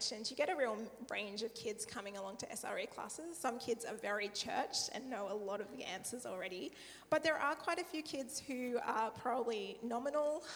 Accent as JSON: {"language": "English", "town": "Bowral", "region": "New South Wales", "country": "Australia", "tie": "born or raised there", "said": "I grew up in the Southern Highlands down near Bowral, so that's where my hometown, I guess."}